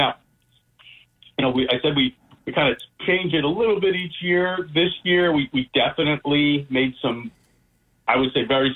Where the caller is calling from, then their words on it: Long Island, New York, United States; I'm calling from Long Island.